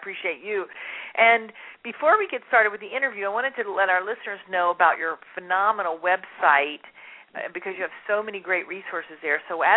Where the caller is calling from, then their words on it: Phoenix, Arizona, United States; I'm calling in from Phoenix, Arizona.